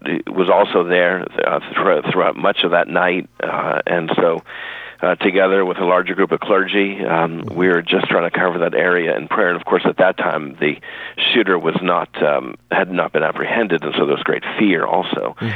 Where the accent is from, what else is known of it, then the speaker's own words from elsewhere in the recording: Boston, Massachusetts, United States; now in Charleston, United States; I'm originally from Boston, and so coming down here deeply into the Southern culture of South Carolina